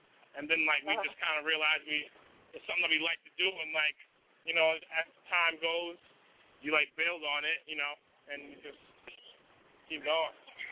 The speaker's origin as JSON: {"language": "English", "region": "New York", "country": "United States", "tie": "born or raised there", "said": "The 845 is where I'm from. It's my hometown. 845. It's my town, though. It's where I'm from. It's upstate New York."}